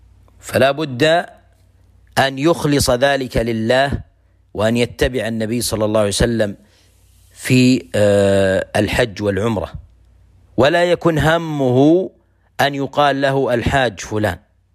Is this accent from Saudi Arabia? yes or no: yes; Saudi Arabia; أو أن الأنظمة سواء في بلده أو في بلدنا المملكة العربية السعودية